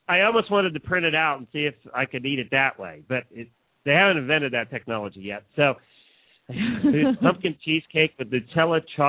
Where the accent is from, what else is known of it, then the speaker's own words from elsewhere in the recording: Pennsylvania, United States; We grew up near Hershey. We would go to Hershey all the time.